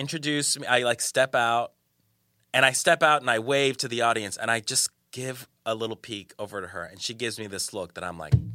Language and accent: English; Colombia; And she was the one who raised me, because I'm from Colombia, from South America.